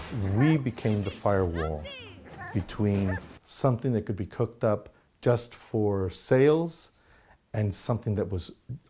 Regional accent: El Paso, Texas, United States; what he is as an American growing up in El Paso, Texas.

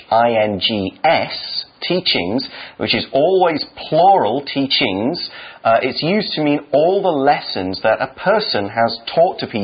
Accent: United Kingdom; there's even a bubble tea store in my hometown in the UK.

